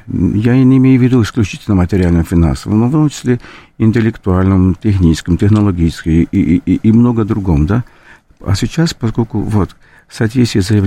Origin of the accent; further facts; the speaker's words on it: Rio de Janeiro, Brazil; Russian is a second language; moved away; я хотя и из Бразилии, из города Рио-де-Жанейро, но небольшой любитель футбола